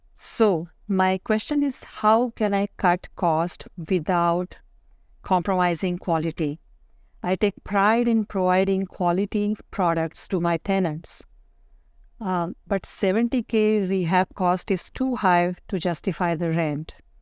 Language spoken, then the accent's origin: English; Hayward, California, United States; I'm from Hayward, California. I've been investing in Michigan for past 3.5 years.